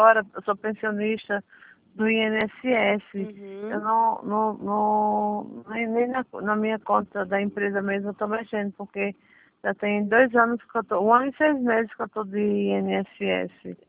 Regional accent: Louveira, São Paulo, Brazil; Não, eu sou de Louveira, moça.

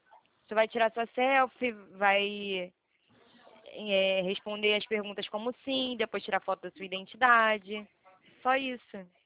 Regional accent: Rio de Janeiro, Brazil; Isso, eu sou do Rio.

